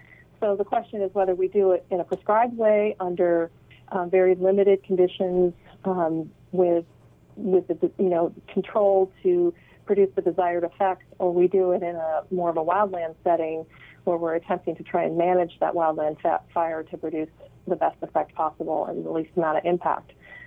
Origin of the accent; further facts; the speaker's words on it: California, United States; like my own place where I grew up in Humboldt County, I mean, it hasn't seen fire since the 1940s, and the fuel load is immense.